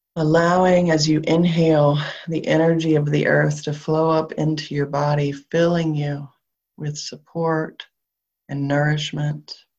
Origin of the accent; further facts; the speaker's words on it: the South, United States; accent: southern; My southern accent is so thick tonight.